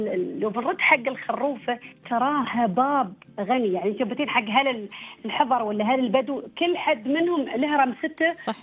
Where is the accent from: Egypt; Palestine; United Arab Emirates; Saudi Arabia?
United Arab Emirates; accent: Emirati; لهجتنا ما في حد يشبهها، ترى نحن لهجتنا مميزة، ما حد يشبه لهجة الإماراتية.